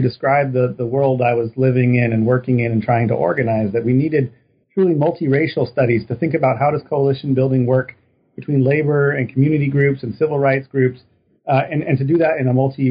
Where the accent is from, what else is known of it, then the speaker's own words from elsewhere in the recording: Reno, Nevada, United States; Well, so I'm originally from Reno, Nevada.